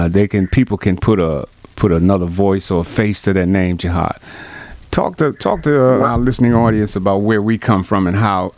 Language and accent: English; Newark, New Jersey, United States; We were raised together in Newark, New Jersey, and he's doing some amazing things out in Seattle, Washington now.